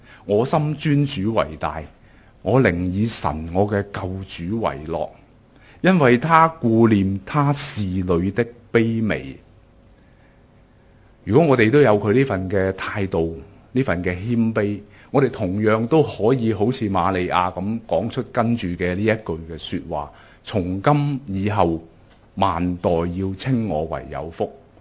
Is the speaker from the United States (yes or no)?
no; Hong Kong; 自己作为一个香港人，即使是一个信徒